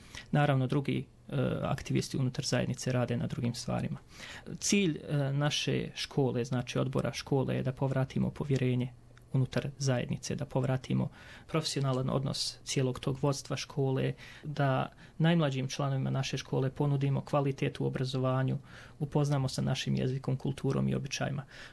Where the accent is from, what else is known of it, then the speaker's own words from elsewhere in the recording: Bosnia & Herzegovina; po kojem se prepoznajemo kao Bosanci, Bošnjaci, već kako ko želi se da se opredijeli, ali jezik, vjera, kultura, običaj, to je ono što je bitno u našoj zajednici.